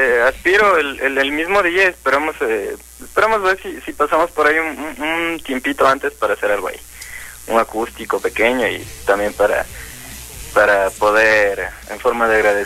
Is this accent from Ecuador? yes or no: yes; Ecuador; Como artista, mira, yo estoy a favor.